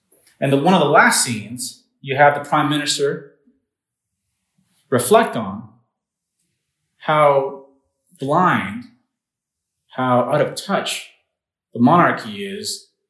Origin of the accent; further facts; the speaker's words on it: Canada; I'm Canadian.